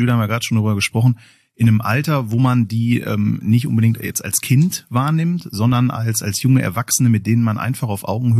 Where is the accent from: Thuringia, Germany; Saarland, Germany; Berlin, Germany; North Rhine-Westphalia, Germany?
North Rhine-Westphalia, Germany; Oberhausen; born there; now in Dinslaken, Germany; Ich wohne in Dienstlagen, bin gebürtiger Oberhausener.